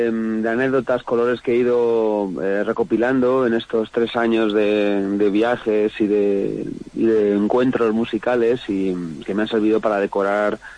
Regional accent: Madrid, Community of Madrid, Spain; Soy madrileño y me crié en un barrio de Madrid que se llama Luche, y así tengo el acentazo que tengo.

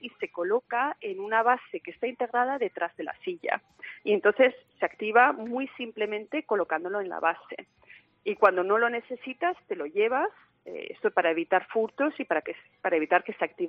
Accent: Sweden; en Europa en Suecia, de donde vengo yo

